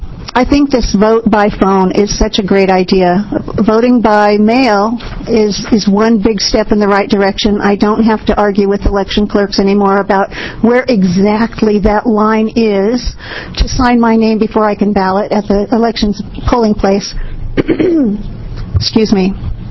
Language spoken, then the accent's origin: English; Eugene, Oregon, United States; I'm also from Eugene, Oregon.